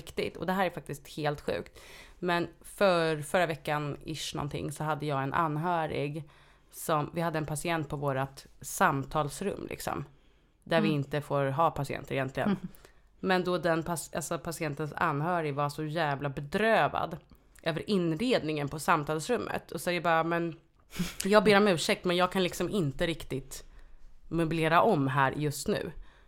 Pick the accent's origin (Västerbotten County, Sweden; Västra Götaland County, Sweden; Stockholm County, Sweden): Stockholm County, Sweden; Stockholm; born there; jag är född på SÖS.